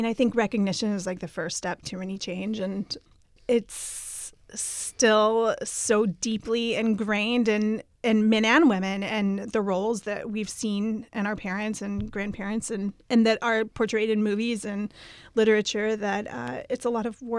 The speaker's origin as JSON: {"language": "English", "town": "Garland", "region": "Texas", "country": "United States", "tie": "born or raised there", "said": "because I grew up in Garland and it took place in Garland, we looked extensively for locations in Garland and ended up finding none, sadly."}